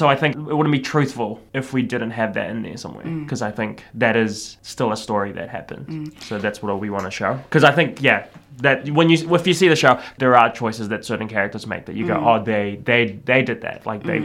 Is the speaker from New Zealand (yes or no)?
yes; New Zealand; obviously I grew up in New Zealand and I grew up around like Māori culture and kapahaka and the connection with tangata whenua